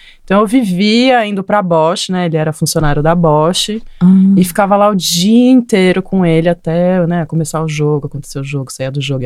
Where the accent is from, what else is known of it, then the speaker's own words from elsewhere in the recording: Campinas, São Paulo, Brazil; eu sou de Campinas